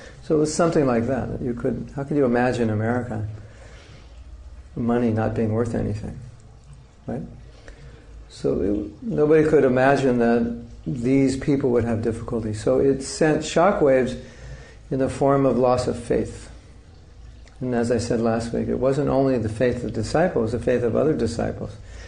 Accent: United States; as an American, we know as an American

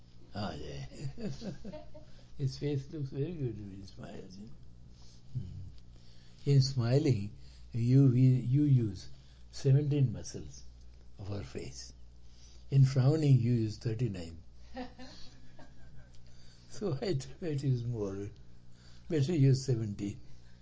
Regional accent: Chennai, Tamil Nadu, India; now in Minneapolis, United States; Oh, I come all the way from Chennai to Minneapolis.

